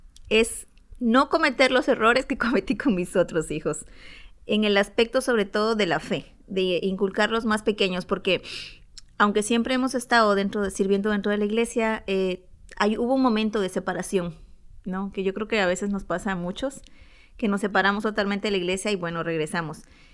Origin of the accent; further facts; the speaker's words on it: Mexico; moved away; Nosotros somos mexicanos y traemos unas costumbres, pero mis hijos ya se están criando acá